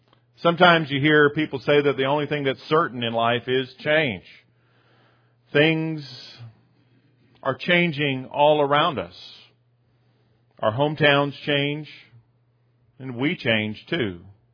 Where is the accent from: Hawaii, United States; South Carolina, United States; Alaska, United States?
South Carolina, United States; Sumter; that's my hometown of sorts. I didn't move there until I was in high school, but my parents live there